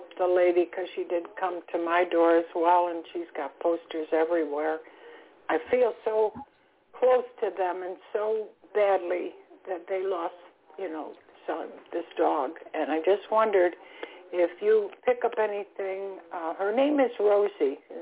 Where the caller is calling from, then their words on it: Florida, United States; I'm calling from Florida.